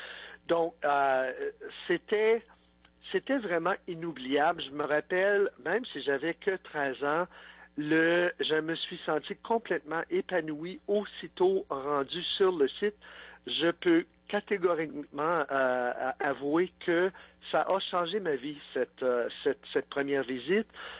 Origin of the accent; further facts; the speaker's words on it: Ottawa, Ontario, Canada; J'avais, en fin de compte, 13 ans, l'année de l'Expo. J'habitais à Ottawa, je suis franco-ontarien, et avec ma famille, on n'était vraiment pas bien nantis